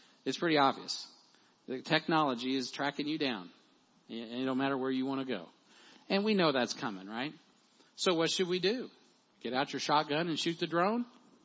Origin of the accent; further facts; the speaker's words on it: United States; You're like, well, I'm an American. Well, I am too.